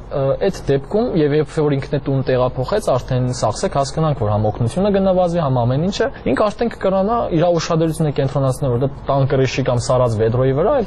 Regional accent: Gyumri, Shirak, Armenia; ես Գյումրեցի եմ

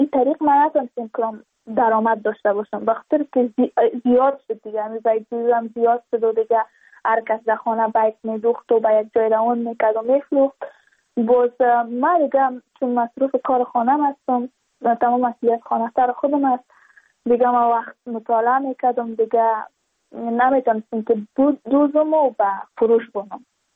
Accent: Badakhshan, Afghanistan; چون ما از بدخشان هستیم،

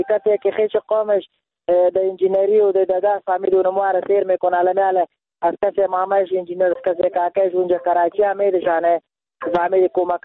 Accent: Afghanistan; ما خودم افغان هستم،

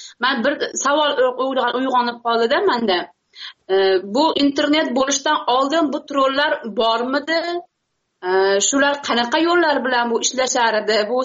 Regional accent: Kyrgyzstan; now in Russia

